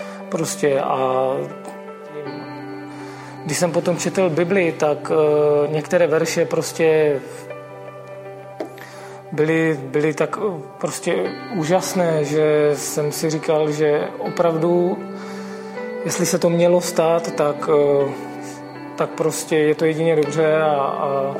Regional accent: Mladá Boleslav, Central Bohemian Region, Czechia; jsem z Mladé Boleslavy.

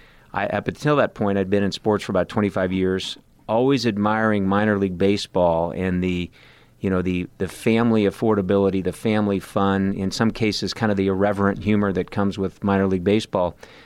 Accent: Colorado, United States; And that led me back to my home state, where our governor back in Colorado asked me to help start what became the USA Pro Challenge.

